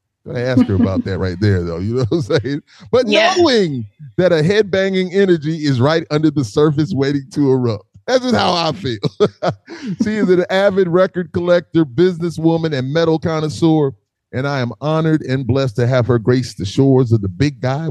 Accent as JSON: {"language": "English", "region": "the South", "country": "United States", "said": "I'm from the South."}